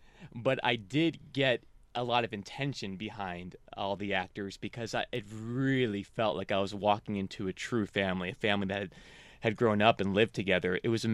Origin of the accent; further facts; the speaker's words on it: Florida, United States; I don't speak any Spanish, very little, which is kind of sad because I'm from Florida, and I spent 4 years working in South Florida.